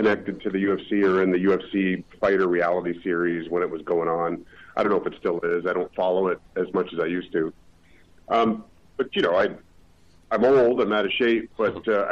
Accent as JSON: {"language": "English", "town": "River Canard", "region": "Ontario", "country": "Canada", "tie": "born or raised there", "also_born_or_lived": "Windsor", "said": "I was born in Windsor, raised in River Kennard. Okay. Lived there my whole life. In fact, family still lives there."}